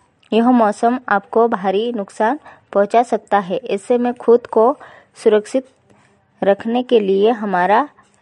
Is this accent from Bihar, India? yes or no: no; Madhya Pradesh, India; मैं पाटी तहसील की ग्राम लाइजापी की निवासी हूँ।